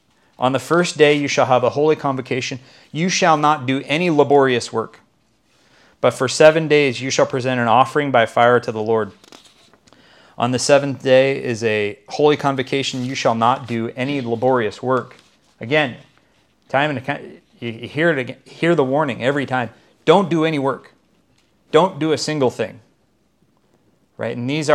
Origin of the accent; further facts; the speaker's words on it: United States; Being about as American as they come, I am quite a lazy person